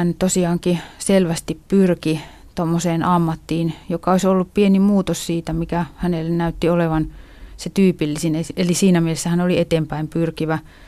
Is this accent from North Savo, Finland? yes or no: yes; Kuopio, North Savo, Finland; tuolla Savossa, mistä olen kotoisin, Kuopiossa.